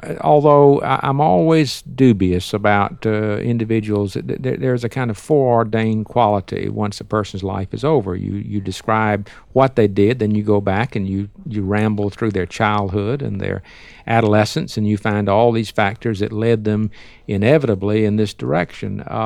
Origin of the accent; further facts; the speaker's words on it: Deep South, United States; I grew up in the Deep South. My family is all from the Deep South.